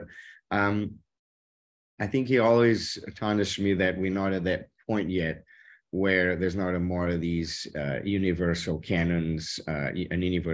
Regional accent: Northern Portugal, Portugal; I mean, you know, I'm from Northern Portugal.

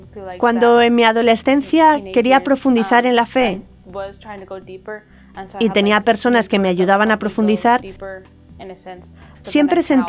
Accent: Boise, Idaho, United States; now in Ireland; soy de Boise, Idaho, en América. Tengo 22 años y ahora estoy en Irlanda, como misionera.

